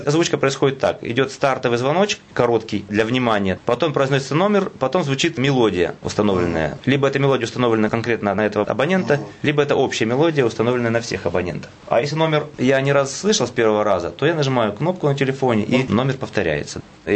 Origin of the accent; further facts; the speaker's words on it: Rostov Oblast, Russia; moved away as an adult; also born or lived in Kursk; now in Volokolamsk, Russia; Я родился в Ростовской области. Там прожил до 18 лет. Потом 4 года прожил в Курске. И вот последние 22 года уже живу в Волоколамске и работаю в центре реабилитации.